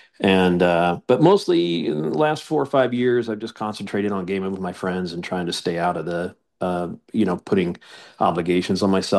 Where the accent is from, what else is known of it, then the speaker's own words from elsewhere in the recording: Midwest, United States; Like I come from the Midwest, and like there's this thing where you can kind of turn your nose up at things